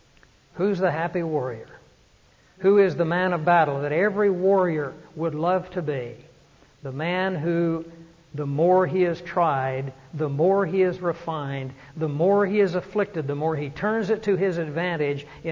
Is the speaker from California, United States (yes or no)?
no; Kansas, United States; born there; See, I was born in Kansas, but I became Southern by the grace of God.